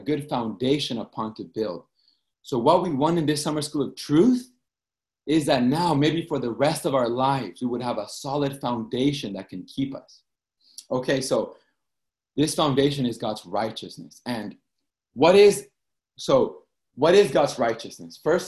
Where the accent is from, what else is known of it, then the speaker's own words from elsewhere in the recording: Boston, Massachusetts, United States; I'm also from Boston.